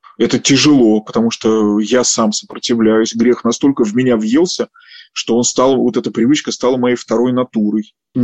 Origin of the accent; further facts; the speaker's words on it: Moscow, Russia; я москвич